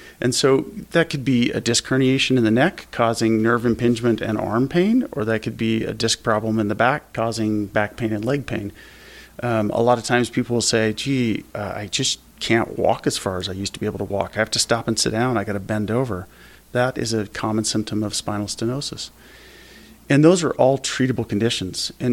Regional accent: Pocatello, Idaho, United States; I grew up in Pocatello, went to med school in Seattle at the University of Washington

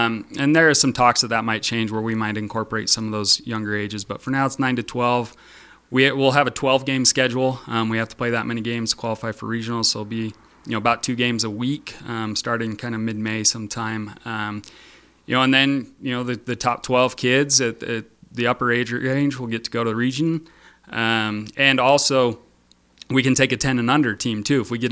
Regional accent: Lyman, Wyoming, United States; Yeah, so I grew up in Bridger Valley. I grew up in Lyman, and I played baseball, you know, all through my summers.

